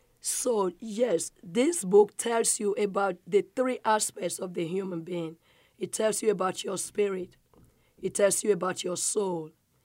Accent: Nigeria; I am a Nigerian, and I was raised by chief. My father was a chief, rest his soul.

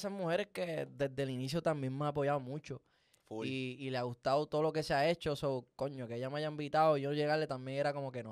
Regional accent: Lares, Puerto Rico; yo obviamente soy de Lares

